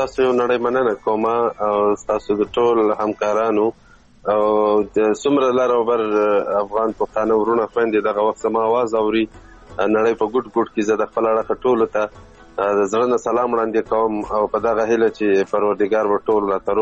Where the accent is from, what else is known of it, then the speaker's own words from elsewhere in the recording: Chaman, Balochistan, Pakistan; now in Mardan, Pakistan; اصلا خو زه یم د چمن یم, د کوټې چمن یم. شل کاله مې دغلته اوسو